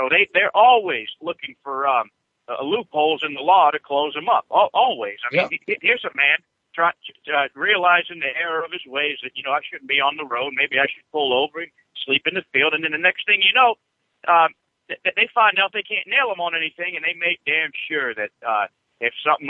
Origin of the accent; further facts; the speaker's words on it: Louisiana, United States; live right outside of New Orleans, because we have, in Louisiana, we have parishes instead of county. I'm from St. Tammany Parish